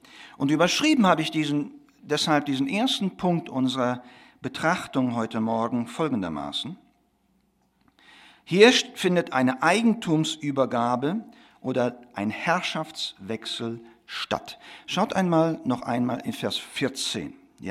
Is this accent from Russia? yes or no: yes; Russia; Ich bin in Russland aufgewachsen